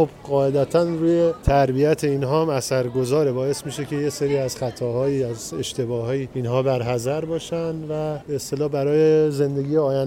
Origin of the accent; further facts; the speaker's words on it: Qom, Iran